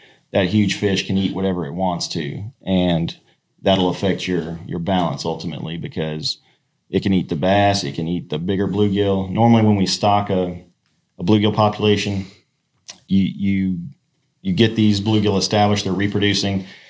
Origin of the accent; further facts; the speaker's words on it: San Diego, California, United States; also born or lived in South Carolina; I was born in South Carolina. My dad was in the Marine Corps, and so he got stationed in San Diego. We lived there for 13 years.